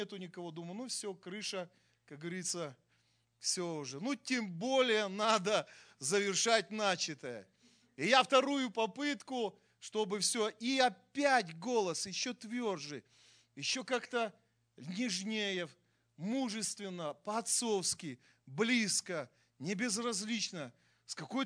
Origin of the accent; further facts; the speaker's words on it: Krasnoyarsk Krai, Russia; я из Красноярского края, я из Сибири. И я не был туда сослан, и родители мои тоже не были сосланы.